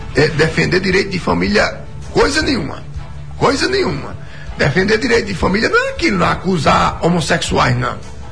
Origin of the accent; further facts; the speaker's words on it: Northeast Region, Brazil; eu sou nordestino, não. Nordestino daquele... Do sangue puro.